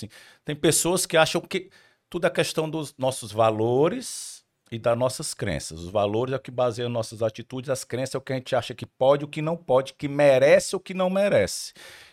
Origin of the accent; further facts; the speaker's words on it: Ceará, Brazil; Eu sou cearense. Então, como bom cearense, já explicando